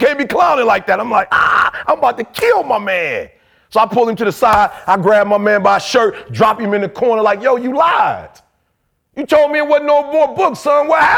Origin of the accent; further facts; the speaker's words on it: Detroit, Michigan, United States; I'm from Detroit. We hustlers.